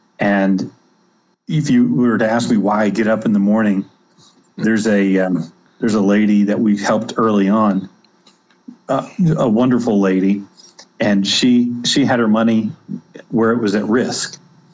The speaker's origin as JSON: {"language": "English", "region": "Kansas", "country": "United States", "tie": "born or raised there", "said": "we decided to move to the community where I grew up at here in Kansas."}